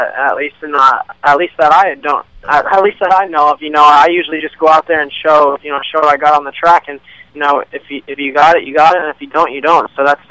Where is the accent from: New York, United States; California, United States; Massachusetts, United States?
New York, United States; I grew up here in New York, so I love coming up here racing, see some family and friends